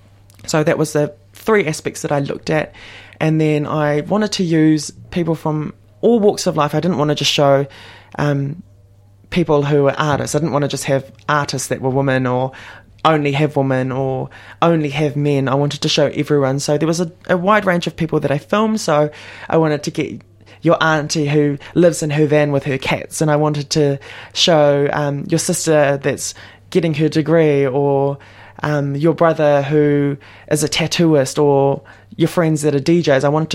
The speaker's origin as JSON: {"language": "English", "country": "New Zealand", "tie": "born or raised there", "said": "because growing up in New Zealand, I was never ever classified as being part black."}